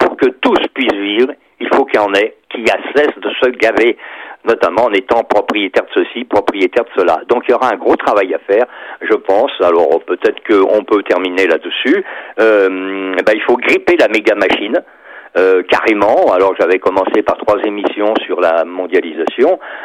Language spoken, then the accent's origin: French; Auvergne-Rhône-Alpes, France; dans mon patelin, du Nord-Isère, où j'habitais, où on faisait la batteuse à vapeur